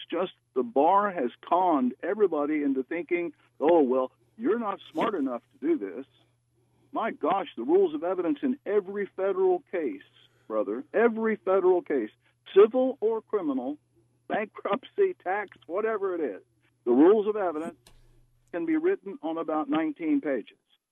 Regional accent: Ohio, United States; I grew up in Ohio.

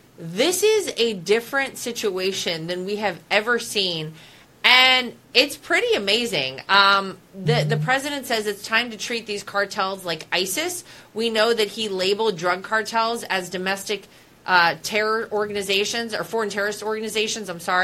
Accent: United States; You know, as an American, Liz, I always think you feel like when you go anywhere in the world

